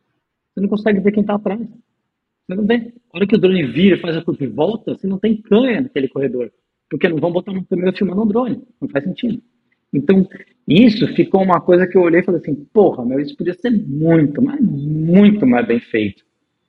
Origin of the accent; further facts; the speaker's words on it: Brazil; E vocês sabem, né? Nós somos brasileiros, a gente dá um jeito.